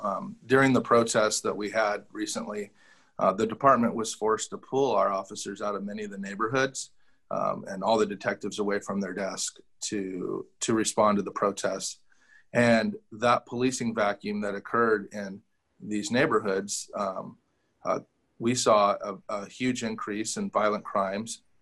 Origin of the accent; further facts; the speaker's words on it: Sacramento, California, United States; I grew up in Sacramento. I love this city. It's a very important place for me